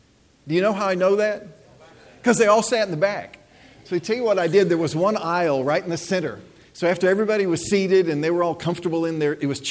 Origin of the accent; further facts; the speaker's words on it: St. Louis, Missouri, United States; I was raised in the St. Louis area. I was baptized at the Southside Church of Christ in November of 1966.